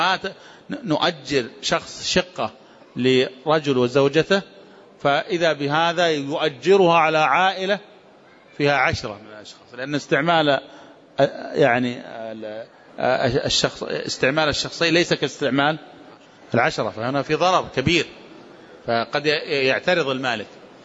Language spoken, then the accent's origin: Arabic; Najd, Saudi Arabia; في نجد عندنا ما يسمى بالصبرة